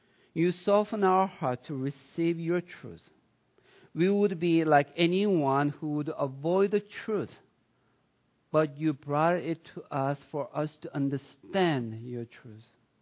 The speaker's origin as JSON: {"language": "English", "country": "Sweden", "accent": "Swedish", "said": "Maybe one of them, many reasons might be because of my heavy Swedish accent."}